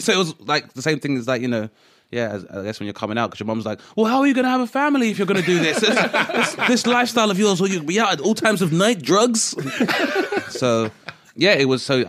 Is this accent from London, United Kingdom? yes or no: yes; Lewisham, London, United Kingdom; I grew up in Lewisham, the borough of Lewisham, but more specifically here, the Green.